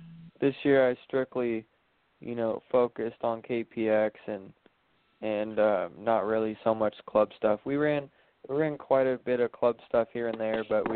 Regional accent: Santa Cruz, California, United States; My home track's Monterey Bay Carters. I'm from Santa Cruz, California.

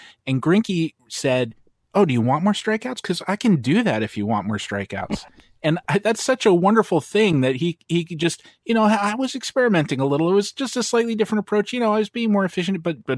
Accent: New Jersey, United States; growing up in New Jersey, a lot of Yankees, a lot of Mets, and some Phillies also.

